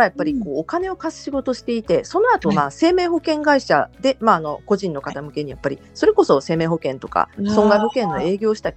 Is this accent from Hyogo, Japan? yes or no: yes; Hyogo, Japan; now in Kanagawa, Japan; はい、そうです、兵庫県で、はい、兵庫県の出身です